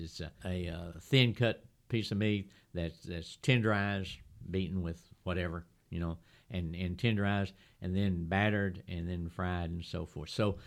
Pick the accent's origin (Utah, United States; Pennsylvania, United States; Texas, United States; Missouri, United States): Texas, United States; You know, I'm from Texas. I mean, it's blasphemy to put beans in your chili, you know.